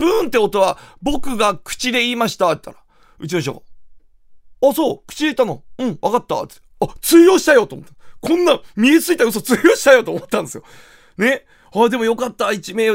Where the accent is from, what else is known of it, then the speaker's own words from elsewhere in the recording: Kumamoto, Japan; 熊本県出身でございます。